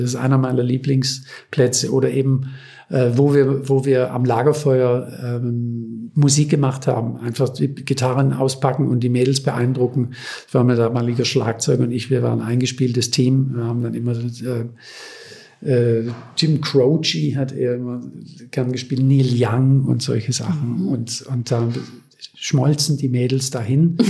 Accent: Groß-Ingersheim, Baden-Württemberg, Germany; also born or lived in Bietigheim; Ich bin ja nicht in Bietigheim geboren und aufgewachsen, sondern erstmal in Groß-Ingersheim, 5 Kilometer weg.

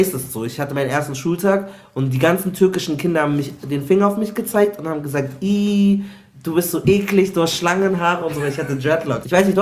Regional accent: Munich, Bavaria, Germany; Aber ich bin auch aus München.

